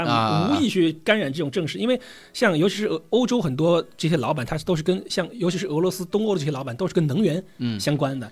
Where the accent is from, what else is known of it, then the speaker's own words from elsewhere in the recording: Zhejiang, China; 是这样的，其实因为我是浙江人嘛